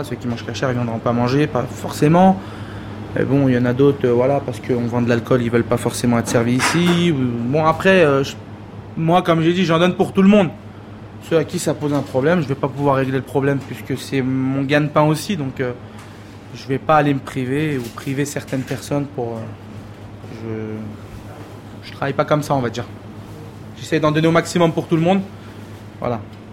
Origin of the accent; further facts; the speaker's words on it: Sarcelles, Île-de-France, France; Mes parents, ils habitent Sarcelles depuis 80... Allez, peut-être 86, 85. Moi, je suis né en 88, je suis né de Sarcelles. Là, comme je vous ai dit, j'ai fait toute ma vie ici.